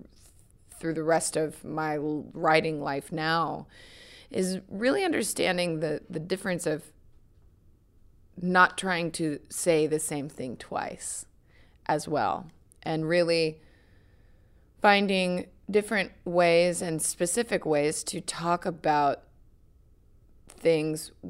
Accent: Tennessee, United States; I mean, I was born and raised in Tennessee, so country music was something I've known in my entire life

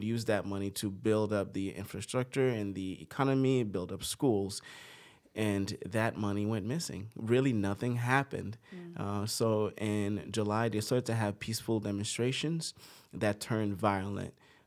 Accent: Haiti; I was born and raised in Haiti

